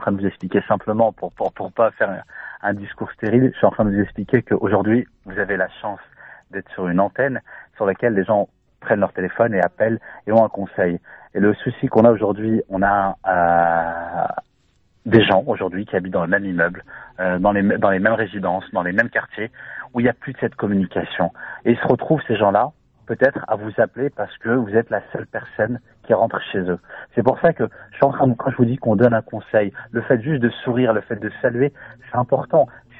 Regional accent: France; born there; Je suis né en France, je sais pas lire l'arabe.

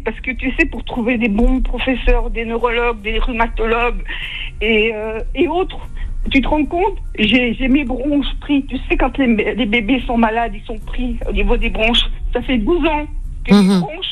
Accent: Saint-Étienne, Auvergne-Rhône-Alpes, France; now in Paris, France; C'est à Saint-Étienne, je suis stéphanoise, je tiens à Saint-Étienne, à ma campagne.

